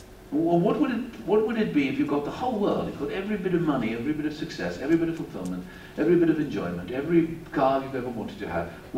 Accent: South Africa; I was brought up in South Africa.

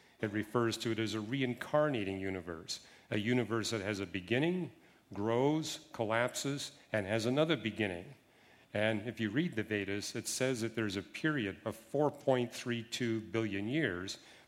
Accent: Canada; now in United Kingdom; Now, growing up in Canada, I didn't meet Christians till I was 27 years of age. It's different from here in Britain and the U.S.

